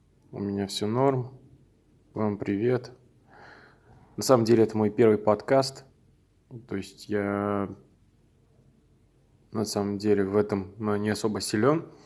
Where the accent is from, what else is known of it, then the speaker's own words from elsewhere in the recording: Nizhny Novgorod, Nizhny Novgorod Oblast, Russia; Я из Нижнего Новгорода.